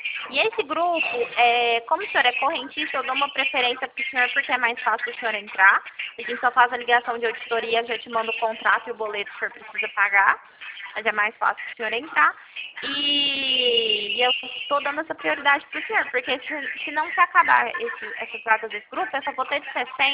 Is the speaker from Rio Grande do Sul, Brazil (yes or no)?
no; Uberlândia, Minas Gerais, Brazil; now in Ribeirão Preto, Brazil; Não, eu sou mineira, mas eu falo de Uberlândia. Eu sou mineira de Uberlândia, mas eu falo aqui do interior de São Paulo, Ribeirão Preto.